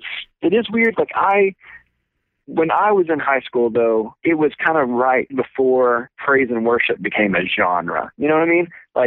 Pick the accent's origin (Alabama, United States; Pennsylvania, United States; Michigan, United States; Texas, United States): Texas, United States; From the Bible Belt. And I grew up in East Texas, which tends to be a little bit more southern in culture than maybe the rest of Texas.